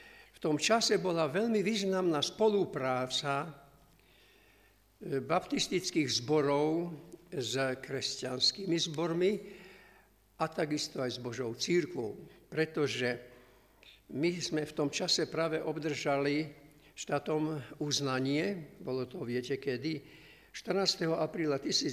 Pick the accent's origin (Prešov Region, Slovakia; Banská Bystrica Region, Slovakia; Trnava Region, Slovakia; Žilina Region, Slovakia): Prešov Region, Slovakia; Mengusovce; sa stali Mengusovce, kde ja žijem, odkiaľ pochádzam.